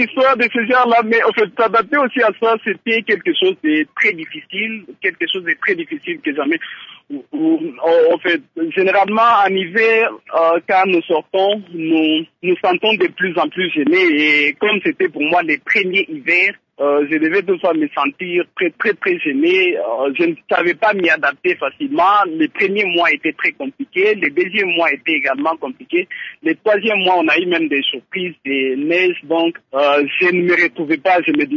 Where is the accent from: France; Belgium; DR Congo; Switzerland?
DR Congo; moved away as an adult; now in South Africa; Ça nous témoigne combien vous nous aimez en tant que Congolais de l'étranger, en tant que frères, des frères qui sont restés au pays.